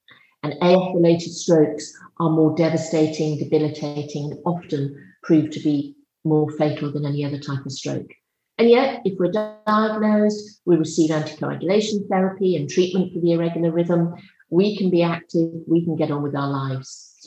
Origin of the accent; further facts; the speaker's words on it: United Kingdom; You can tell by my accent, I'm British with my heart in the US.